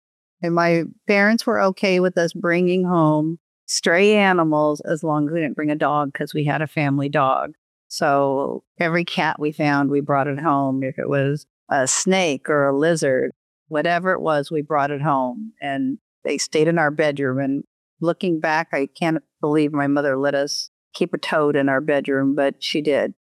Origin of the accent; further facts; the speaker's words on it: California, United States; born there; also born or lived in Pasadena; I was born in Southern California, lived in Pasadena for a short time in my life.